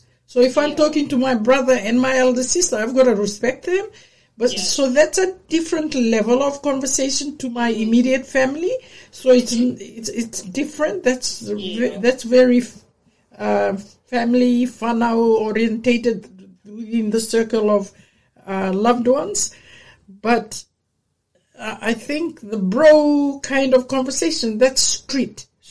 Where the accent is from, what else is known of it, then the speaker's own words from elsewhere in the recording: Vuna, Northern Division, Fiji; In Tawu, like for me, I'm from Vuna, Vuna district, and Gamea Island, we are Tawu and Ngau, people from Ngau, you know, the Lomaiviti.